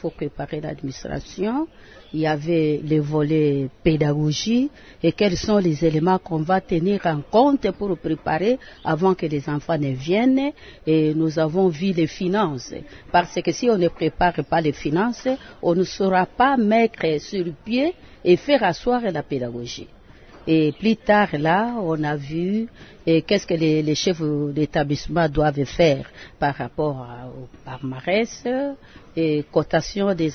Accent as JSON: {"language": "French", "region": "Kasaï", "country": "DR Congo", "said": "Je viens de la province de Kasaï 2."}